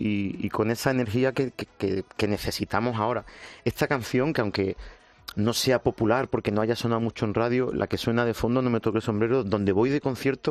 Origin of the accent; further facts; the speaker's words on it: Jerez de la Frontera, Andalusia, Spain; O sea, soy de Jerez, gaditano.